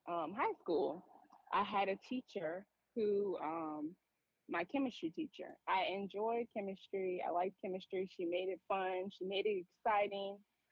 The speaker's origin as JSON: {"language": "English", "town": "New Orleans", "region": "Louisiana", "country": "United States", "said": "I'm from New Orleans, Gulf South, a lot of, you know, oil and gas, chemical plants."}